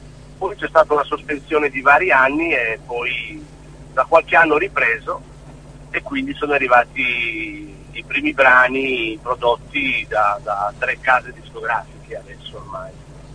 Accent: Bologna, Emilia-Romagna, Italy; Io sono di Bologna, è una città che vive di musica e quindi fin da ragazzino ho approcciato questo mondo

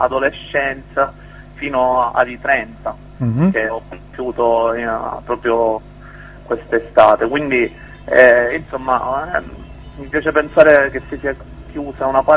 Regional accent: Sicily, Italy; che si trovava in pieno centro in Sicilia, proprio al centro preciso della Sicilia, che insomma è la mia terra

